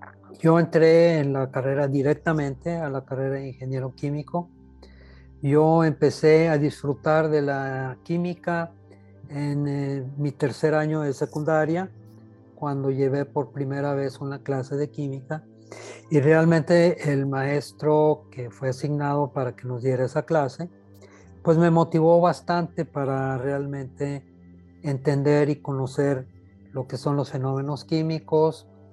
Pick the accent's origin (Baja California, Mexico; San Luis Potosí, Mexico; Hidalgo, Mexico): San Luis Potosí, Mexico; Charcas; Yo soy un mexicano, potosino. Yo nací en una ciudad minera, bueno, ciudad no, un pueblo minero. Mi padre, ingeniero minero, fue asignado para trabajar en la unidad minera del American Smelting en Charcas, San Luis Potosí.